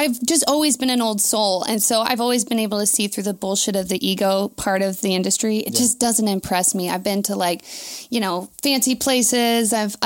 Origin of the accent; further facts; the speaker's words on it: Valencia, California, United States; I grew up in Valencia. There is nothing to do there.